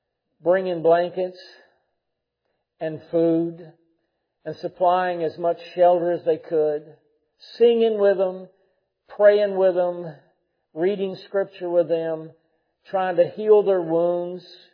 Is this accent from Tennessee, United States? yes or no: yes; Dayton, Tennessee, United States; And the Trail of Tears, and that this trail goes right up through my hometown in Dayton, Tennessee.